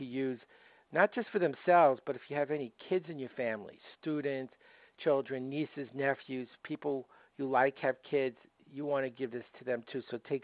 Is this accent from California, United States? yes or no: no; Brooklyn, New York, United States; accent: Brooklyn; I grew up in Brooklyn. You may have noticed I have a bit of a Brooklyn accent. And the area I grew up in was where the movie Goodfellas was filmed. Not the nicest neighborhood. It was in the projects.